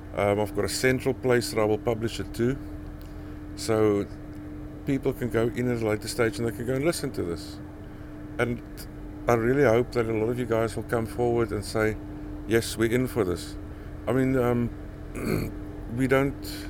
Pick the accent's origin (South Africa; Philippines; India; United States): South Africa; accent: Afrikaans; now in United Kingdom; It's probably like me with my accent is still very strong Afrikaans, even though I've been living in the UK for close on 20 years.